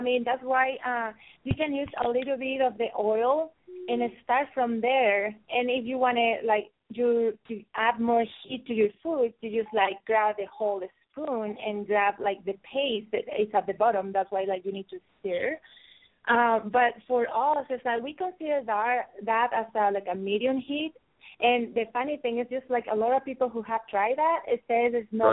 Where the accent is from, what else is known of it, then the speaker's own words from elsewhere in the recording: Mexico; I wasn't really good eating a spicy food, even though I'm from Mexico